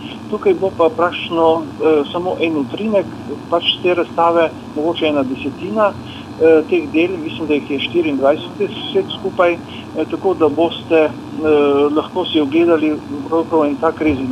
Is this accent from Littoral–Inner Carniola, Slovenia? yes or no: yes; Orehek pri Postojni, Littoral–Inner Carniola, Slovenia; born there; ker sem se rodil v Orehek pri Postojni